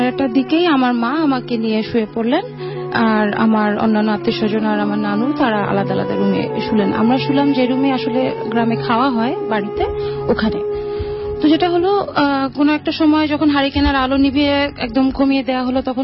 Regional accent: Uttara, Dhaka Division, Bangladesh; জি, আসসালামু আলাইকুম … এসছি উত্তরা থেকে।

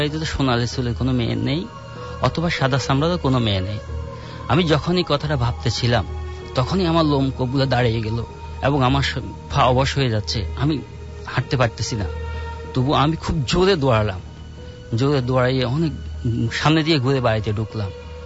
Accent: Gobindapur, Chittagong Division, Bangladesh; now in Dhaka, Bangladesh; আমার বাড়ি ফেনী জেলার দাগনভূঞা থানার গোবিন্দপুর গ্রামে। আমি এসেছি ঢাকা নয়াপল্টন থেকে।

